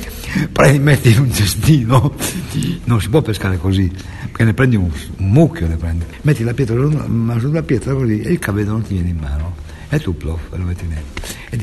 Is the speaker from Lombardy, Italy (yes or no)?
no; Reggio Emilia, Emilia-Romagna, Italy; Io poi sono reggiano, però Mantova è più bello, a Reggio non c'è niente.